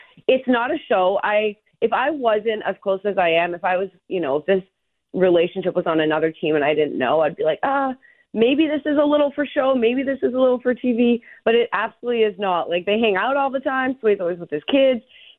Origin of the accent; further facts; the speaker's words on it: Toronto, Ontario, Canada; I'm originally from Toronto